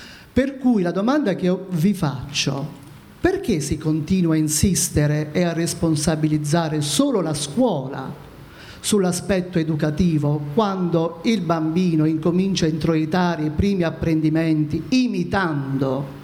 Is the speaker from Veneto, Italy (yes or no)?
no; Basilicata, Italy; vengo dalla Basilicata.